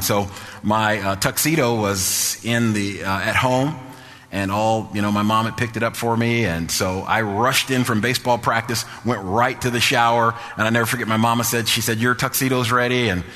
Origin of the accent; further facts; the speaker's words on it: New Jersey, United States; I'm from Jersey. We were playing out in Lehigh Valley.